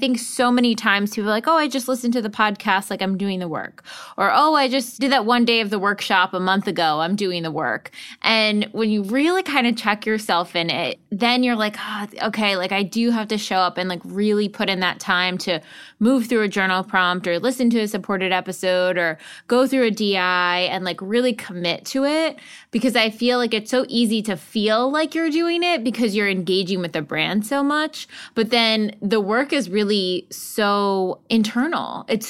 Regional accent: East Coast, United States; now in Los Angeles, United States; I mean, I'm from the East Coast. So an LA-based company, like reaching all the way to the East Coast, like obviously we're international at this point. In the suburb that I'm from

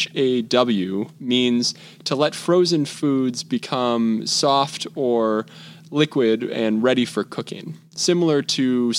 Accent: Chicago, Illinois, United States; So I grew up here in the Midwest, Chicago specifically, and have spent most of my life here.

